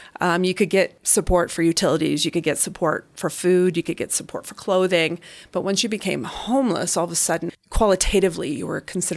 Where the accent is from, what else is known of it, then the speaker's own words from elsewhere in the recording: Colorado Springs, Colorado, United States; I grew up in Colorado Springs. My mother, I had a single mother, very, very low income. We grew up in Southeast Colorado Springs.